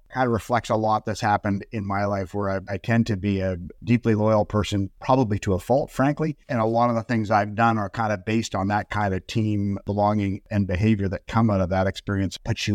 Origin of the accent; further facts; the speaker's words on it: Toronto, Ontario, Canada; I grew up in the West End in the Kingsway.